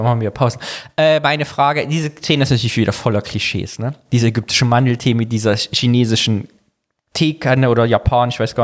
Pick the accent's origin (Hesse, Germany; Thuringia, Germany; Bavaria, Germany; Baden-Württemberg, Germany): Thuringia, Germany; Das ist einer meiner Kindheitserinnerungen. Wir hatten bei uns in Thüringen immer so einen Holzperlenvorhang